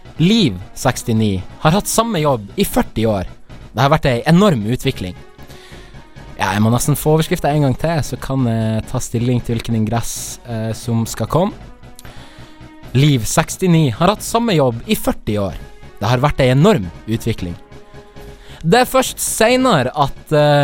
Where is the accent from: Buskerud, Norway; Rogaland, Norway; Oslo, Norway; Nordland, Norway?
Nordland, Norway; så ringer jeg til mine aller beste venner hjemme i Nordland.